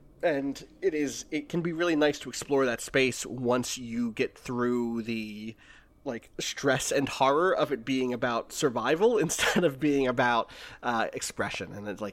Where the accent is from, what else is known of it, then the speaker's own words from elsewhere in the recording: Wilkes-Barre, Pennsylvania, United States; So I was born in Wilkes-Barre.